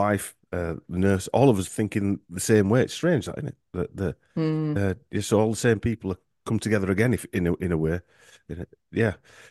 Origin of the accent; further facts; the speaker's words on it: Huddersfield, Yorkshire and the Humber, United Kingdom; from my hometown in Huddersfield.